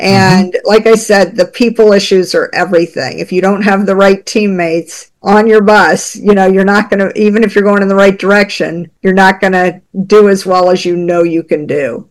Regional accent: the South, United States; And I grew up in the South. We have a saying, you dance with the date that brung you.

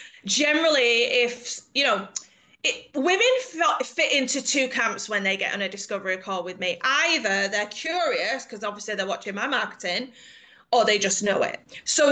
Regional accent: England, United Kingdom; now in Spain; I'm from England, but I live in Spain now.

